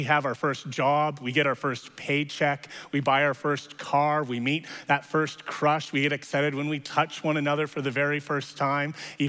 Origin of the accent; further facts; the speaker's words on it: Edmonton, Alberta, Canada; I was born and raised here in Edmonton